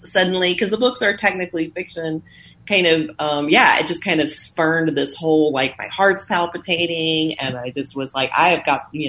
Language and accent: English; Alabama, United States; I'm like growing up in Alabama. So the idea of the West was very exotic.